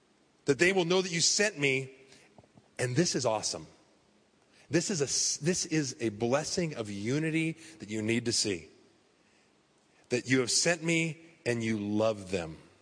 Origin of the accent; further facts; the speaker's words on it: San Diego, California, United States; but I'm from San Diego and I've been in the church world here for 25 years.